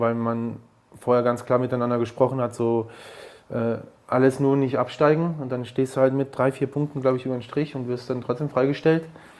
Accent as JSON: {"language": "German", "region": "Bremen", "country": "Germany", "said": "Ich bin ja trotzdem als Bremer, hat man ja immer so."}